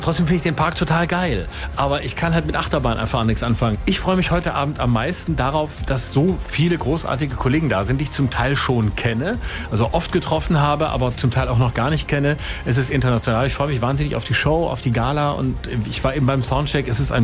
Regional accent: Lörrach, Baden-Württemberg, Germany; Ich bin aus Lörrach, also ich kenne mich hier aus.

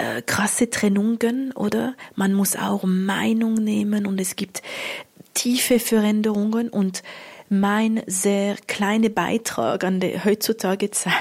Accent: Switzerland; Ich bin eine Schweizer Künstlerin.

